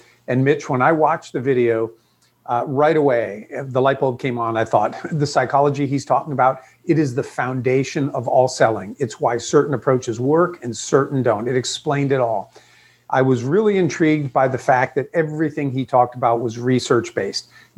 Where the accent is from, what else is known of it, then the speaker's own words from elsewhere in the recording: Honolulu, Hawaii, United States; born there; now in Florida, US… no; I was born in Honolulu, Hawaii. My father was serving in the Marines during Vietnam. And then we moved back to New York, where they were originally from, my parents.